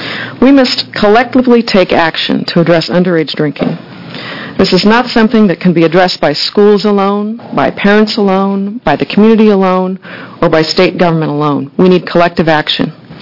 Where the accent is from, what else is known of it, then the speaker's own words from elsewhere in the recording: Oregon, United States; I had the pleasure of growing up in Coos County.